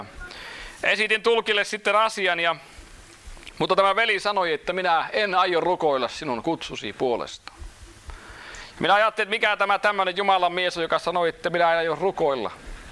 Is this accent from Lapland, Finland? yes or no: no; Sysmä, Päijät-Häme, Finland; born there; se oli myöskin siellä Sysmän pitäjässä, missä minä olen syntynyt ja Hartolassa.